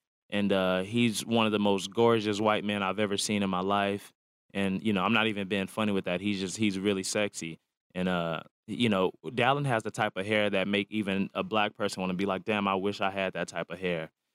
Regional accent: Houston, Texas, United States; But growing up in Houston, you know, you see a man who's like so beautiful and can do all those other things.

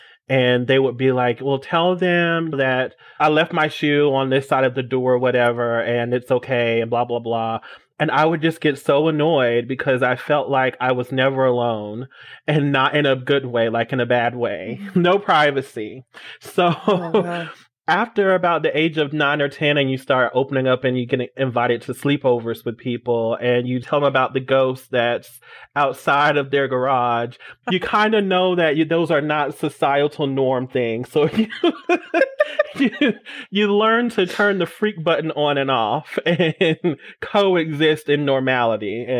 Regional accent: Atlanta, Georgia, United States; now in Sedona, United States; But I'm originally from Atlanta. So shout out to all my ATL native people. I know we're a dying breed. Just moved out here to Sedona a few months ago and I'm loving it.

